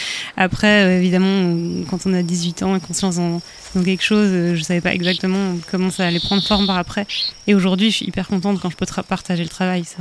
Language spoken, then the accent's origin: French; Belgium; comme je suis belge, je pensais en fait à la Wallonie et la Flandre